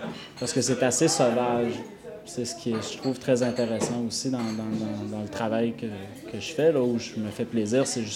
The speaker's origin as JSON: {"language": "French", "region": "Quebec", "country": "Canada", "said": "étant donné que je suis Québécois"}